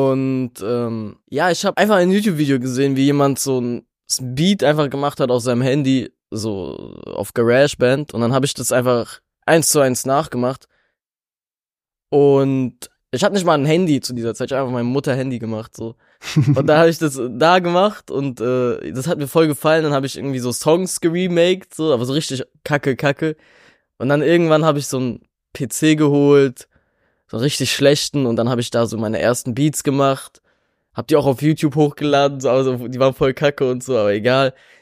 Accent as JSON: {"language": "German", "town": "Offenbach", "region": "Hesse", "country": "Germany", "tie": "born or raised there", "also_born_or_lived": "Frankfurt", "said": "Ich bin in Offenbach aufgewachsen, wir sind umgezogen vor 2 Jahren oder so. Und jetzt bin ich wieder hier, ja."}